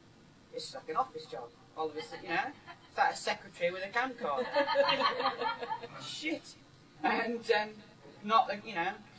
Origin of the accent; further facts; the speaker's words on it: Keighley, Yorkshire and the Humber, United Kingdom; now in London, United Kingdom; I grew up in Keith in West Yorkshire, you know.